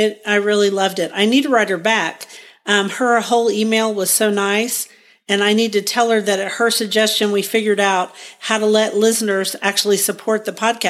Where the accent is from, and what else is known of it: Guthrie, Oklahoma, United States